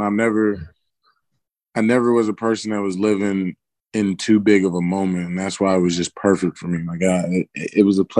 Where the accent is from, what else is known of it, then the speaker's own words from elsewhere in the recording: Greensboro, North Carolina, United States; We don't want to be from Raleigh. We don't want to, like, we're from Greensboro. Like, we love it, and I love that city.